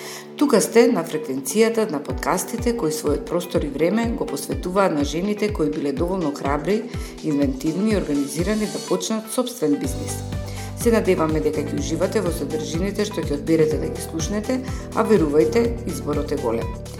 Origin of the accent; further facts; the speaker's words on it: Thessaloniki, Central Macedonia, Greece; also born or lived in Sweden; Сум од соседството, од Солун. На 18 години почна со школување на Аристотелис факултетот во Солун, но доби стипендија за да продолжам во Шведска со образованието.